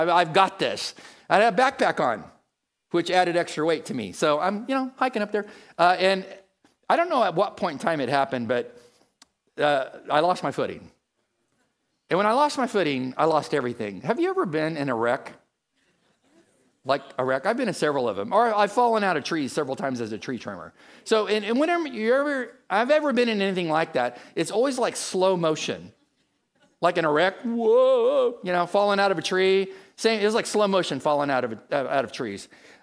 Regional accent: California, United States; Well, when I showed up there as a Californian, I had no idea what I was looking at until later that afternoon.

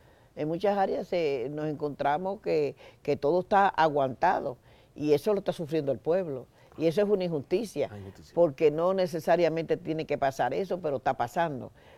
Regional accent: Dominican Republic; now in Moca, Puerto Rico; pues desde que llegué de República Dominicana estoy viviendo en el Pueblo de Moca, aunque me he desarrollado mucho entre Aguadilla y Lares en cuanto a lo que tiene que ver con los medios de comunicación.

